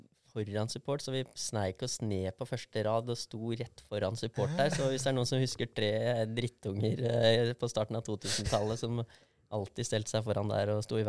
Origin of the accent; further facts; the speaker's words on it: Asker, Akershus, Norway; Hvis vi skal ta det helt fra starten, så vokste jeg opp i Asker.